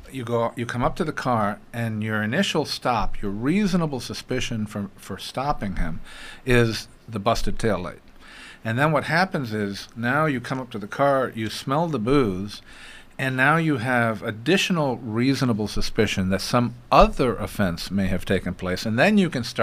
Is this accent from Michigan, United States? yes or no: no; California, United States; now in Wisconsin, United States; I came out here from California over 20 years ago, and I thought I had seen some party animals out there, but Wisconsinites.